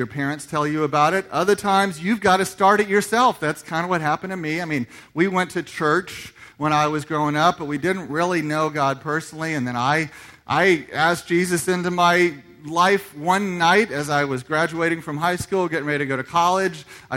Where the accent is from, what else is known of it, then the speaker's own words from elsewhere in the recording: Indiana, United States; moved away as an adult; now in Dallas, United States; I grew up in Indiana, came to Dallas to go to college, found this beautiful girl, Darlene, and we got married.